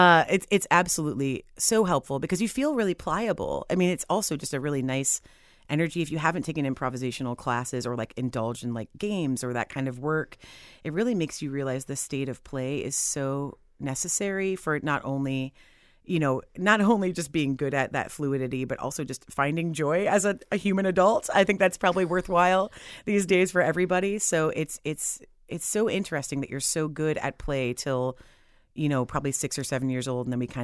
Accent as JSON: {"language": "English", "town": "Columbus", "region": "Ohio", "country": "United States", "tie": "born or raised there", "also_born_or_lived": "Chicago, United States", "said": "I'm from Columbus. I was born here, but I worked in Chicago, Illinois for 17 years"}